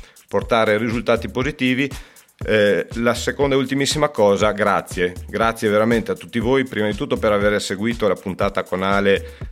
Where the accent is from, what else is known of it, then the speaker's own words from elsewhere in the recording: Verona, Veneto, Italy; da veronese, da tifoso Hellas